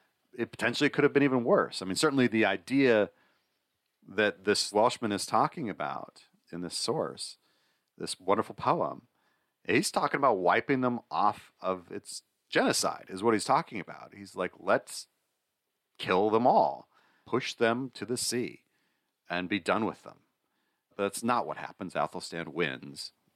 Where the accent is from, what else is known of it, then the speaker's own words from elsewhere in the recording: United States; I'm an American.